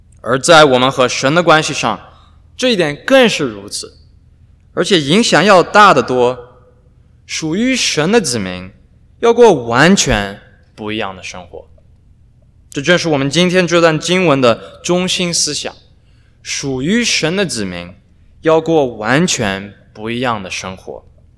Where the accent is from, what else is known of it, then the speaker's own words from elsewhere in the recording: United States; 虽然我出生长大在美国，但我的父母是中国人，所以我的成长经历在很多方面都和一般在美国长大的人不太一样。